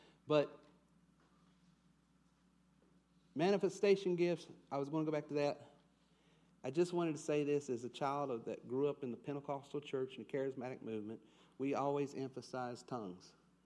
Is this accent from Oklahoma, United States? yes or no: yes; Edmond, Oklahoma, United States; I'm from Edmond, and that's what they do over in Chapman.